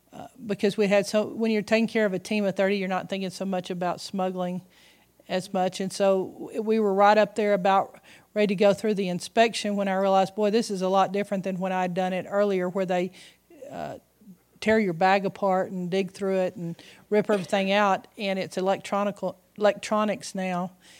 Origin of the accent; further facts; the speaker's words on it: Texas, United States; And I said, oh, I'm not a missionary. I said, I'm from Texas.